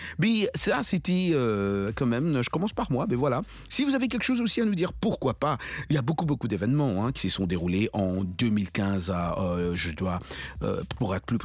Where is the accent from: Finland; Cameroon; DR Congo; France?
DR Congo; Kinshasa; moved away; le retour au pays, à Kinshasa, en RDC, mon pays d'origine, où je suis allé rencontrer des amis qui on a grandi ensemble